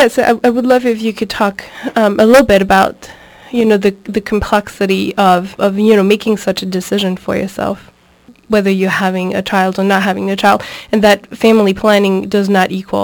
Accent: France; I'm originally from France

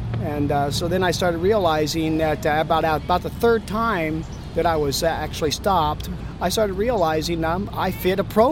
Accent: Portland, Oregon, United States; I'm from here, Portland.

